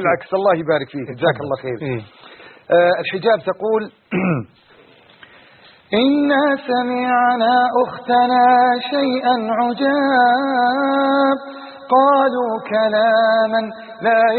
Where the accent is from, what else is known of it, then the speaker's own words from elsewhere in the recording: Saudi Arabia; accent: Saudi Nabati; قصيدة بالنبط السعودي أو يعني لهجتنا